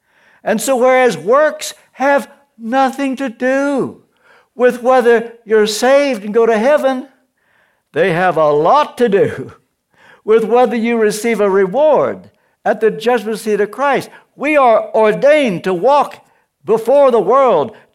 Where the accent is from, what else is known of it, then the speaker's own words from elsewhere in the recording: Kentucky, United States; born there; I was born in Kentucky.